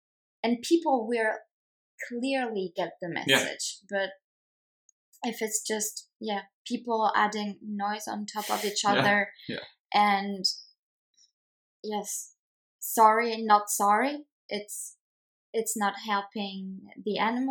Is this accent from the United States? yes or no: no; France; English is a second language; I come from France.